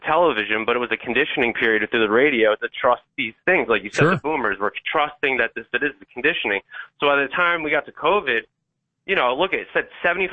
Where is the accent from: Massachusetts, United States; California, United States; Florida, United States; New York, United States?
New York, United States; Well, and you know, I'm a, you know, as a New Yorker, we hustle, right?